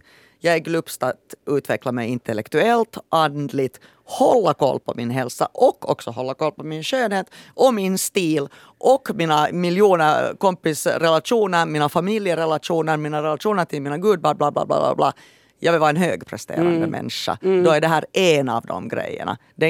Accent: Finland; jag är kvinna, jag är vit, jag är finlandssvensk

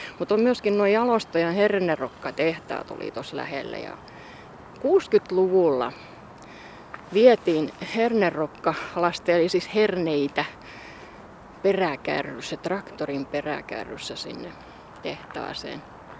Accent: Turku, Southwest Finland, Finland; mä olen ihan syntyperäinen, aito alkuperäinen patterihakalainen, muinaisjäännös voi sanoa. Olen tietysti Heidekenillä syntynyt, niin kuin turkulaisen kuuluu, mutta sieltä, kun tuotiin mun kotiin tuohon Kanslerintie 6

